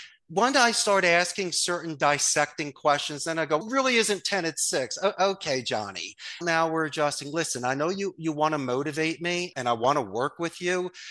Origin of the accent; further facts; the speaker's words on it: Philadelphia, Pennsylvania, United States; I'm from Philly, but I'm brazen enough to call my company Costa Rica's call center.